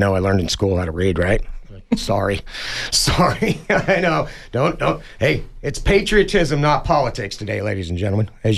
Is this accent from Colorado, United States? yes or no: no; Utah, United States; now in Tucson, United States; I'm from Utah, guys.